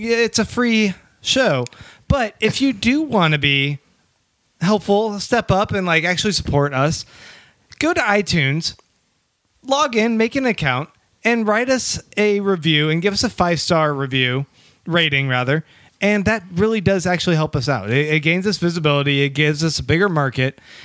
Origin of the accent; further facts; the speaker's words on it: Austin, Texas, United States; we are three guys from Austin, Texas, which is very liberal